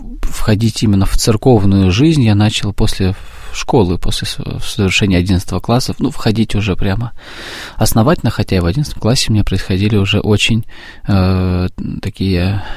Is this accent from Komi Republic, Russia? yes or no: yes; Vorkuta, Komi Republic, Russia; now in Moscow, Russia; С Воркуты.